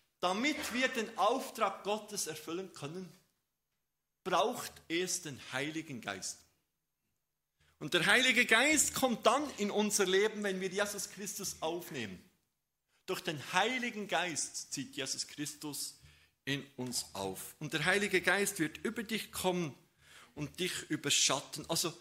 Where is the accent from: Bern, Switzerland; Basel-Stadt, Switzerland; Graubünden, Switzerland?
Bern, Switzerland; Wir sind ja Berner.